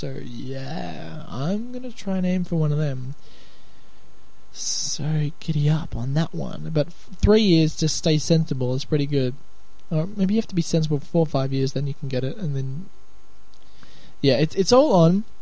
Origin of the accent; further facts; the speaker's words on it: Australia; But I'm Australian. G'day, mate.